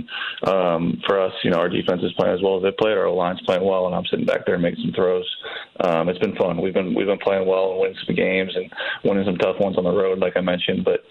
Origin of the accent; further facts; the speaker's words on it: California, United States; I was too young to watch him play growing up in the Bay Area.